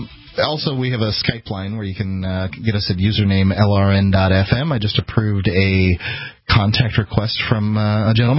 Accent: Sarasota, Florida, United States; I'm from Sarasota. It's 100 and something miles away.

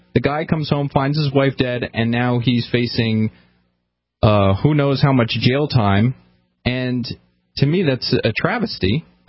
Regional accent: New Jersey, United States; Our last caller, Don, was from New Jersey, and I'm originally from New Jersey.

